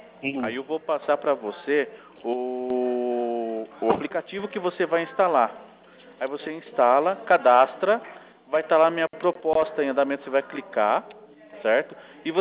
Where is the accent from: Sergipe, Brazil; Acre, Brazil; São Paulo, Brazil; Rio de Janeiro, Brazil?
São Paulo, Brazil; Sorocaba; sou da cidade de Sorocaba.